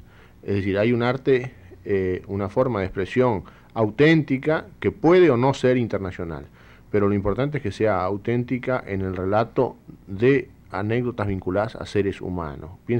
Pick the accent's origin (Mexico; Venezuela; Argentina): Argentina; en mi país el cine específicamente argentino sale poco de las fronteras argentinas